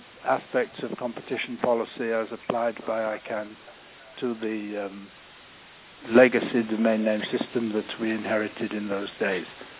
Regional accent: United Kingdom; now in Belgium; I'm speaking to you from Belgium. As you may hear, I'm British.

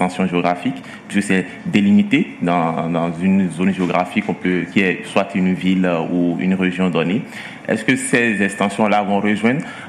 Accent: Benin; je viens du Bénin.

